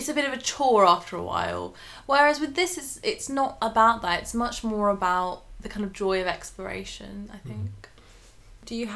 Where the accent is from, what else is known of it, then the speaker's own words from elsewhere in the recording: London, United Kingdom; we live in London, I grew up in London